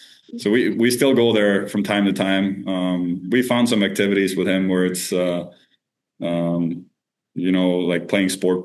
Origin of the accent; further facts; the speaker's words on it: Sweden; English is a second language; Handball was big, but not in my hometown. I think my hometown, it was all hockey. But handball is big in Sweden. I grew up watching.